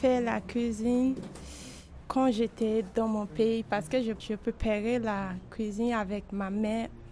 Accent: Nigeria; French is a second language; je viens de Nigeria.

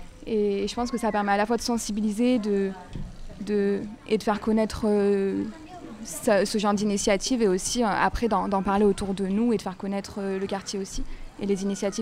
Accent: Grenoble, Auvergne-Rhône-Alpes, France; moi qui ne suis pas du tout de Fontaine, je suis de Grenoble de base

